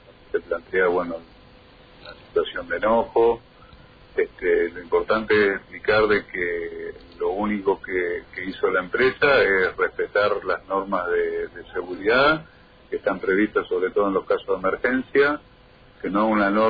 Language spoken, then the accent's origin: Spanish; Puerto Iguazú, Misiones, Argentina; nosotros los que somos de Iguazú, o la gente que vive acá